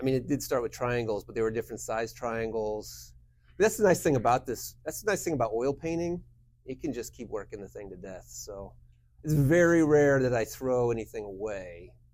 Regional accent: Galesburg, Illinois, United States; moved away as an adult; also born or lived in New York City; But I didn't leave Galesburg, born and raised in Galesburg, didn't leave there until I was 21. And then I moved to New York City, like straight out of Galesburg

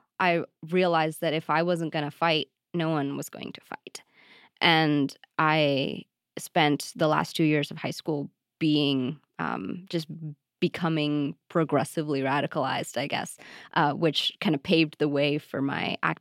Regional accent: Amherst, Massachusetts, United States; English is a second language; also born or lived in Sri Lanka; Yes, I was born in Sri Lanka. I lived there until I was 7 years old, and then I moved to Amherst, Massachusetts.

